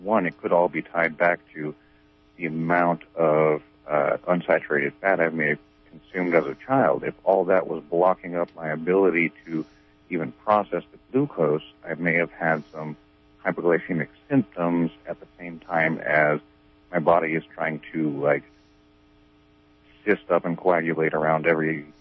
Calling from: Garberville, California, United States; Oh, sweet. Right on. I'm from here in Garberville.

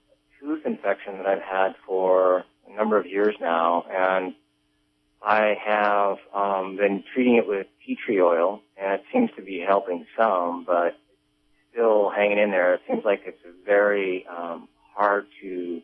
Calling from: Trinidad, California, United States; You're calling from Arcata. Well, actually, Trinidad.

